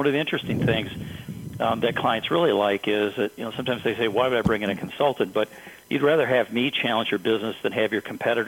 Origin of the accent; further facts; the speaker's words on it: Grand Rapids, Michigan, United States; So my background is interesting. I grew up in Grand Rapids, Michigan.